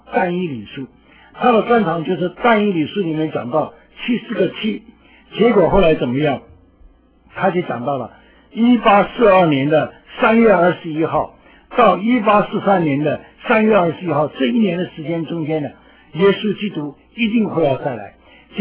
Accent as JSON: {"language": "Chinese", "region": "central Taiwan", "country": "Taiwan", "tie": "born or raised there", "said": "我经过台湾中部的时候，我老家的中部的时候，"}